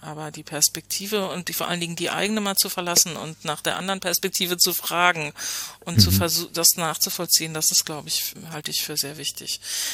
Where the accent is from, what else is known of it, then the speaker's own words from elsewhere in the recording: Hoyerswerda, Saxony, Germany; wenn man gesagt hat, ich bin aus Hoyerswerda, alle kannten diese Geschichte und man war ständig damit konfrontiert.